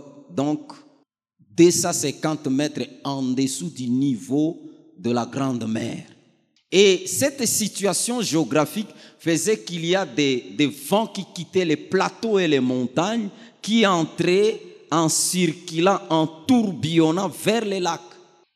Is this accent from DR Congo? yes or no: yes; Bunia, Ituri, DR Congo; comme je suis de Bounia, je maîtrise beaucoup le lac Albert